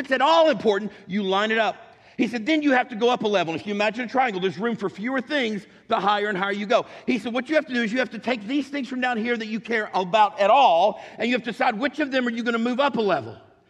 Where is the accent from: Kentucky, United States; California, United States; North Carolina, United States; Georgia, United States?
Kentucky, United States; I was raised in Kentucky, the buckle of the Bible Belt.